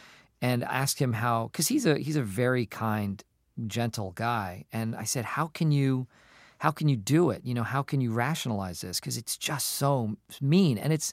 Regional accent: Acton, Massachusetts, United States; I grew up in Acton, Massachusetts.

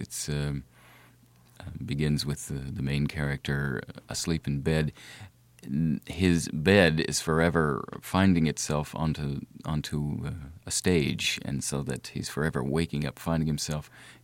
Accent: United States; as an American, I feel very proud to have some tie to, sort of like jazz music.

